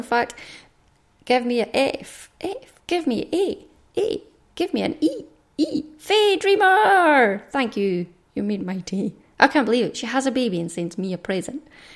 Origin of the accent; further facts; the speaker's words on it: Scotland, United Kingdom; she loves all things Scottish, I am Scottish.